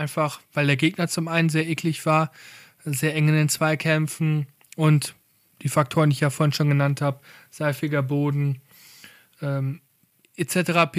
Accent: North Rhine-Westphalia, Germany; now in Cologne, Germany; Ich komme aus dem Westmünsterland, aus der Nähe von Münster. War früher selbst auch bei Münster oft in der Kurve. Jetzt wohne ich ja mittlerweile seit 3 Jahren in Köln

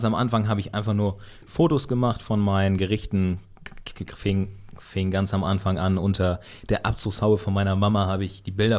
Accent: Lower Saxony, Germany; Ich komm vom Dorf, komme aus dem Osnabrücker Land

